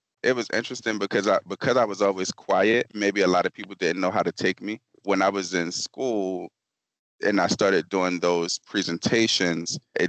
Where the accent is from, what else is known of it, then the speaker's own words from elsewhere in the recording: Baltimore, Maryland, United States; Born and raised in Baltimore City, went to public schools, and also I graduated from Morgan State University. Proud graduate in 2006.